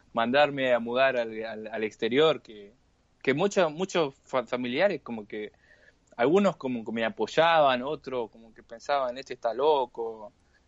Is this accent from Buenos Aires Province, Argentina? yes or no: no; Monte Vera, Santa Fe, Argentina; Yo me crié en Montevera, prácticamente nací, podría decir Montevera, más allá que nací en Santa Fe